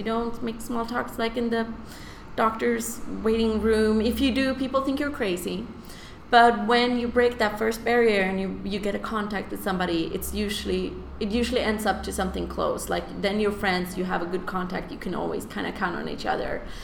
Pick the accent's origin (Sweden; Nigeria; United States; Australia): Sweden; reaction I get when when I say I'm from Sweden, they're like, no, you're not. You're not blonde.